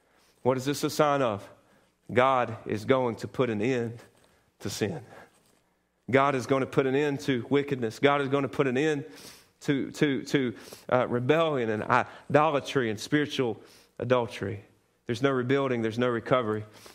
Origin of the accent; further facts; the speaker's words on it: United States; I love this country. I'm thankful that I'm an American.